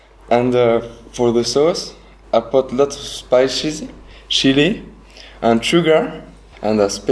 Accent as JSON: {"language": "English", "region": "Geneva", "country": "Switzerland", "said": "I come from Geneva and Switzerland."}